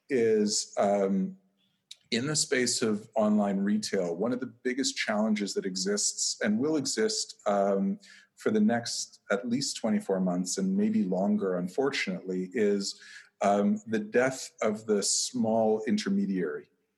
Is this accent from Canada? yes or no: yes; Canada; I'm a Canadian, but I look at Fox News as kind of they're feeding their base the information that they assume their base wants to hear.